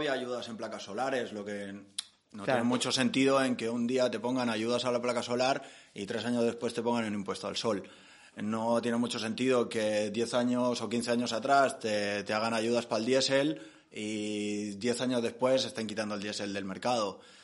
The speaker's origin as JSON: {"language": "Spanish", "region": "Catalonia", "country": "Spain", "said": "pero yo, que soy catalán, no he conocido ninguna tierra"}